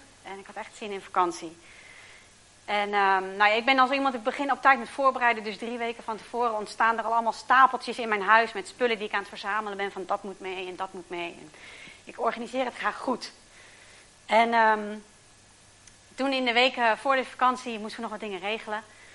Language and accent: Dutch; De Wijk, Drenthe, Netherlands; En wij komen uit De Wijk. Dat ligt bij Meppel in de buurt.